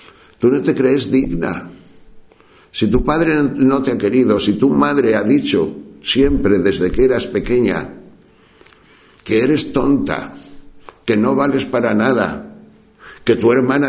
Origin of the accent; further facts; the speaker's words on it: Sahagún, Castile and León, Spain; Cuando yo era pequeño iba a ver películas en mi pueblo que mi madre solo me dejaba. Era un pueblo pequeño. En Sagún de Campos se llama ese pueblo, en la provincia de León.